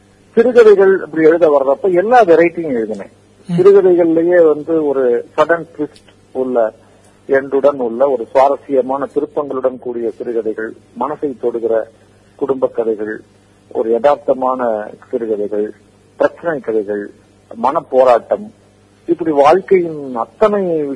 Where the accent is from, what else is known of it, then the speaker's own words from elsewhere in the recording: Pattukkottai, Tamil Nadu, India; பட்டுக்கோட்டைன்றது தான் என்னுடைய சொந்த ஊர், நான் பிறந்து வளர்ந்து படித்த ஊர்.